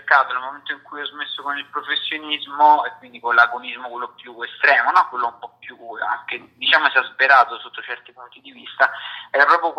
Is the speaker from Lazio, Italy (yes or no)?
yes; Rome, Lazio, Italy; sono cresciuto, ho vissuto a Roma e adesso invece mi sono allontanato maggiormente dal centro città proprio per ricercare quella tranquillità.